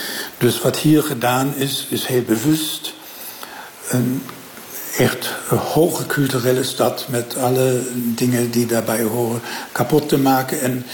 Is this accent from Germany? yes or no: yes; Germany; Dutch is a second language; Ja, ja, als Duitser er iets over te zeggen is heel moeilijk.